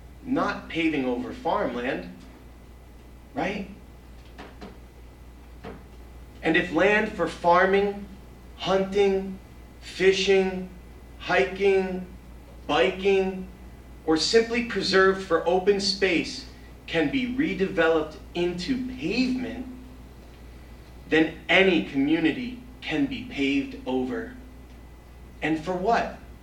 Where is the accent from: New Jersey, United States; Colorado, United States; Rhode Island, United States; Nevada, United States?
New Jersey, United States; Tewksbury Township; I am from Tewksbury Township.